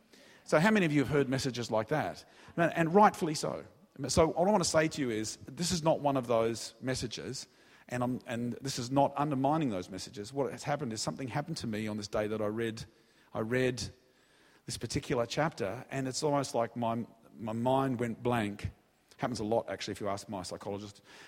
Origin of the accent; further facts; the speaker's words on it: Australia; And I'm Australian, I wouldn't say anything like that normally.